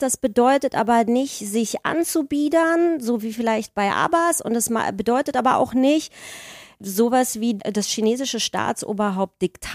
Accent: Germany; Ich bin ja hinter der Mauer aufgewachsen in der DDR

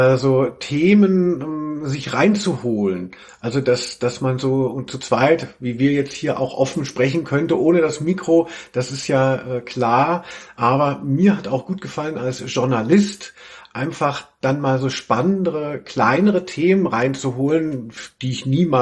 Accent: Hesse, Germany; wo ich herkomme, aus Hessen

